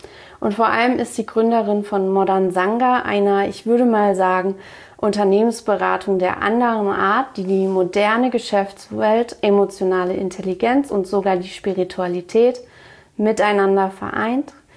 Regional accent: Mainz, Rhineland-Palatinate, Germany; kommen wir beide aus Mainz

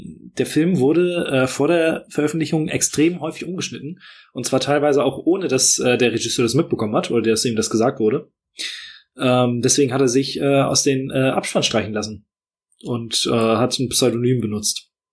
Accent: Hamburg, Germany; ich komme aus Hamburg, ich bin da geboren und aufgewachsen

